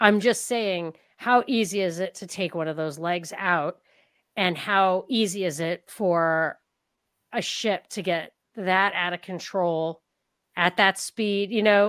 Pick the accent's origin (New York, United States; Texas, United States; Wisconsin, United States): New York, United States; Yeah, I'm from Rockland County, and I think that's where like